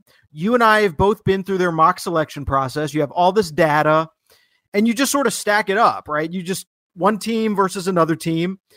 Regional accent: Atlanta, Georgia, United States; in the Peach Bowl in my hometown of Atlanta, Georgia on New Year's Eve.

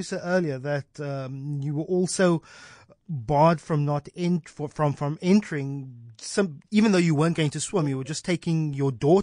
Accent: Retreat, Western Cape, South Africa; Growing up in Retreat Steenberg, I remember the old Retreat swimming baths.

